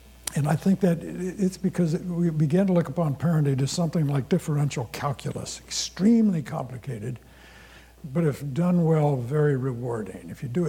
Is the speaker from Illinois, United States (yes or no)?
yes; Champaign, Illinois, United States; When I was growing up in Champaign, Illinois, right after the Second World War, in the late 40s and early 50s